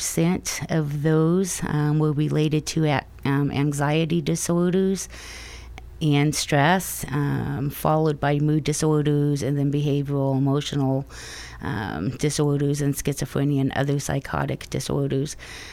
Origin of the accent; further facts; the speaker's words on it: Roseburg, Oregon, United States; born there; also born or lived in Southern California; When I relocated from Southern California back up to Roseburg, this is where I was born and where I had my children, I started working at the CMHP.